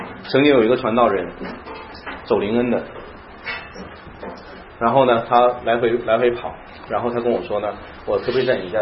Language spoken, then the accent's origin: Chinese; China; 我可以这样讲，我们中国人是比较讲人情的，对别人比较关心，比较会体谅别人